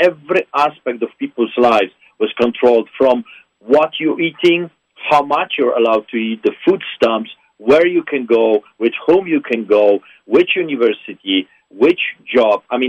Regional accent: Poland; moved away; I grew up in Poland under the boots of the Soviets behind the Iron Curtain.

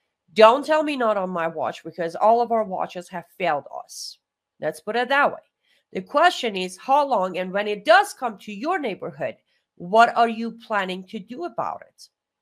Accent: Iran; English is a second language; growing up in Iran, I don't know how many times I have lost count, but there were many times when I personally, as a kid, standing there watching this poor animal

